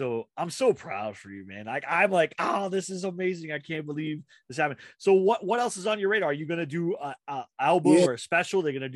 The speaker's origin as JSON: {"language": "English", "town": "Henderson", "region": "Nevada", "country": "United States", "tie": "born or raised there", "said": "I grew up in Vegas. I graduated high school in Vegas in Green Valley. So that's in Henderson."}